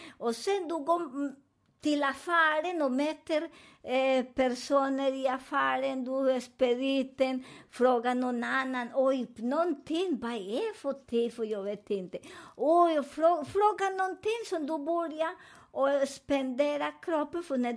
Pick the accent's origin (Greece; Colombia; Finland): Colombia; Swedish is a second language; now in Sweden; Så till idag, när jag åker till min hemland, Colombia.